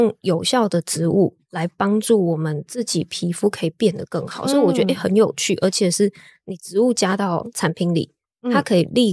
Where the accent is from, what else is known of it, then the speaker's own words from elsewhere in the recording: Taiwan; 其实那样子的配方在台湾是相对没那么适合我们台湾人的肌肤。